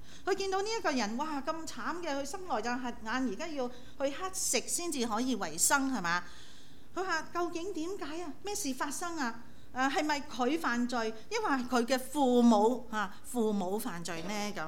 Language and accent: Chinese; China; 跟我们中国人有少少相似，即是古老那些的思想